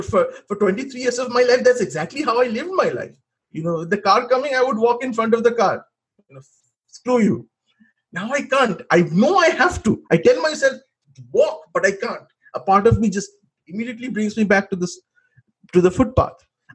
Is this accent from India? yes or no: yes; India; now in United States; when you come here as an Indian student and stay with Americans and other people, you have to become Americanized.